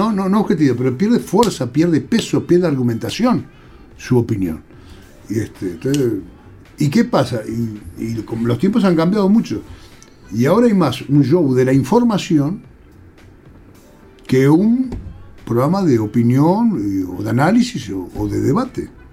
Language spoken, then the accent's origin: Spanish; Pocitos, Montevideo, Uruguay; born there; now in Sauce, Uruguay; yo nací en Pocitos. Ahora estoy en el Sauce. En el Sauce yo me he reencontrado con las mejores tradiciones que viví con mi barra de amigos en Pocitos y Parque Ardó.